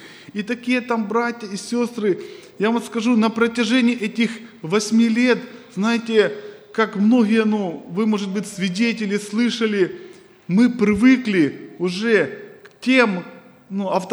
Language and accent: Russian; Eastern Ukraine, Ukraine; moved away; мы приехали с семьей из Восточной Украины. И так сложилось географически, что мы жили, кто может знает, такие есть города, Донецк, Макеевка